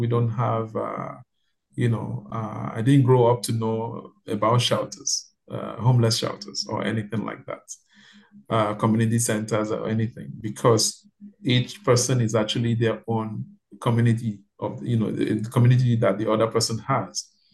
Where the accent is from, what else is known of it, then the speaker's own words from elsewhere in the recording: Nigeria; now in Toronto, Canada; I'm from Nigeria. Yes, I'm from Nigeria.